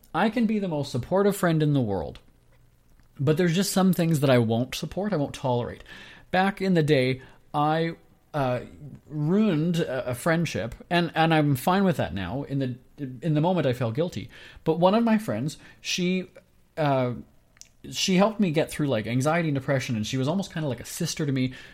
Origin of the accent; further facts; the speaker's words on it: Winnipeg, Manitoba, Canada; my hometown of Winnipeg, Manitoba.